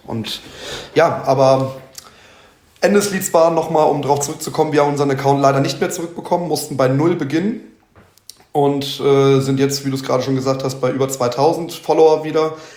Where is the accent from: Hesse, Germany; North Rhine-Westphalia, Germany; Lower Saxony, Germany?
Lower Saxony, Germany; born there; ich bin gebürtiger Südniedersachse.